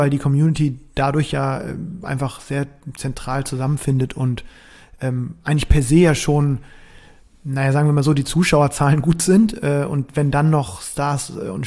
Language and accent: German; Berlin, Germany; Kann ich als Berliner für den WDTV?